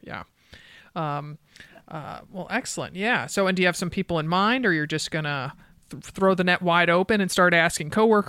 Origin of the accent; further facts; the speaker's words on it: Stamford, Connecticut, United States; I grew up in Stamford, Connecticut. So I've been in and around the city enough